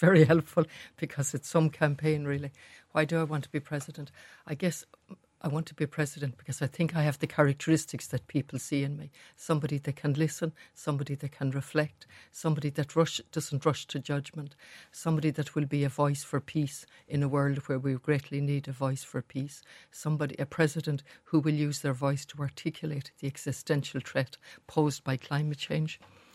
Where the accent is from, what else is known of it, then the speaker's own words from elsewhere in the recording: Ireland; And we come from a country that was colonised. We come from the Good Friday Agreement in 1998.